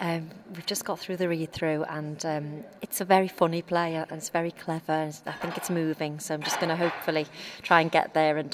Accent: Liverpool, North West England, United Kingdom; Yes, I'm from Liverpool, obviously

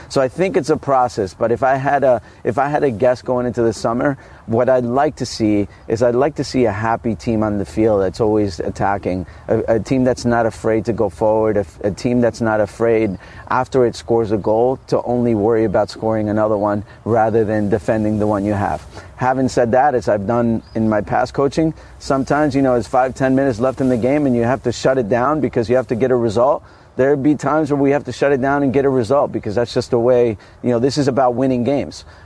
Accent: New Jersey, United States; So I signed and I said, "Well, I'm from New Jersey. Can I be in my local team?"

